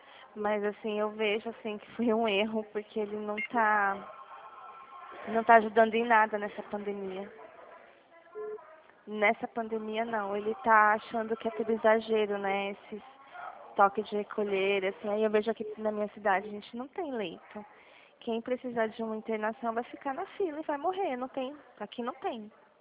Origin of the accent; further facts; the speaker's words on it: Dracena, São Paulo, Brazil; Eu sou de São Paulo, eu sou do interior de São Paulo. Eu moro numa cidade que chama Dracena.